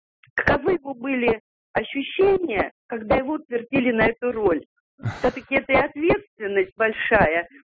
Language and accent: Russian; Saint Petersburg, Russia; я из Петербурга.